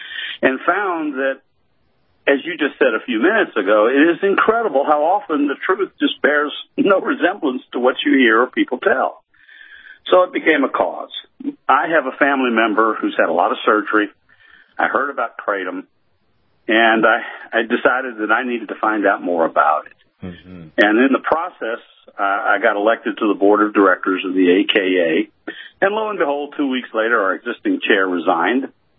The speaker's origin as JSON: {"language": "English", "region": "the South", "country": "United States", "said": "Yeah, and I am from the South, by the way."}